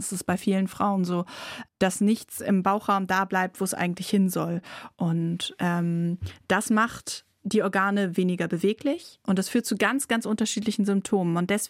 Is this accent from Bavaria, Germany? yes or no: no; Bremen, Germany; Ich bin extra von Berlin nach Bremen gezogen. Ich bin zwar Bremerin, habe aber in Berlin studiert. Bin wieder zurückgekommen